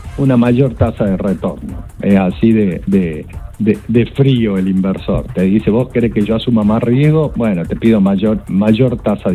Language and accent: Spanish; Argentina; Los argentinos tenemos casi un PBI metido en el colchón.